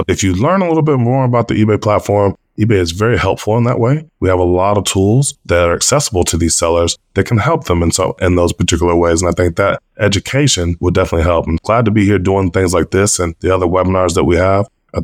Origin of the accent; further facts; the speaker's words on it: Texas, United States; now in Hawaii, United States; because I started it in Hawaii, but I'm from Texas.